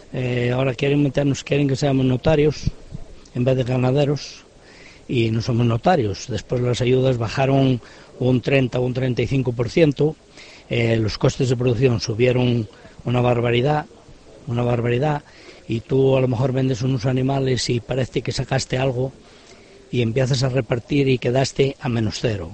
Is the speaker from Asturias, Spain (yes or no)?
yes; Cangas de Narcea, Asturias, Spain; De Cangas de Narcea.